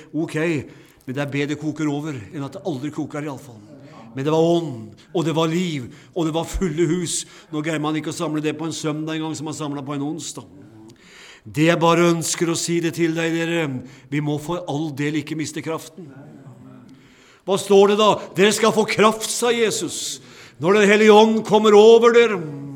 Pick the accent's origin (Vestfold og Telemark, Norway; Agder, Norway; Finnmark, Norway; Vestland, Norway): Vestfold og Telemark, Norway; Notodden; Jeg vokste opp i en menighet hjemme på Notodden, Betania